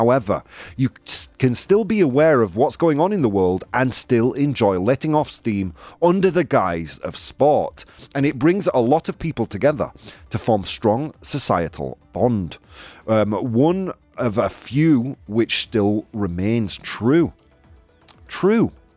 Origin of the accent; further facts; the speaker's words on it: United Kingdom; Quite often when people meet me, the first thing that they ask me about, me being British, is what football team I support.